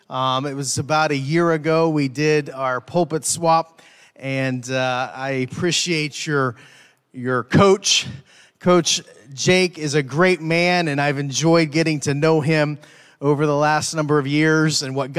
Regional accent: Pittsburgh, Pennsylvania, United States; I'm sorry, I am from Pittsburgh, Pennsylvania. I am a Steelers fan all the way.

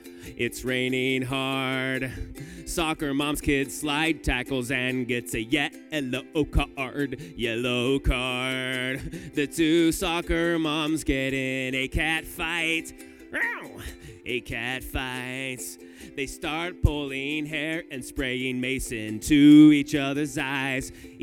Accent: Kansas, United States; Well, it's good to be here in Missouri. I'm from Kansas.

